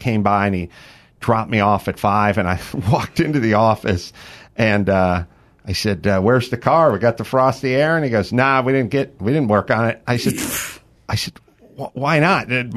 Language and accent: English; California, United States; So I grew up in the San Fernando Valley, oppressively hot.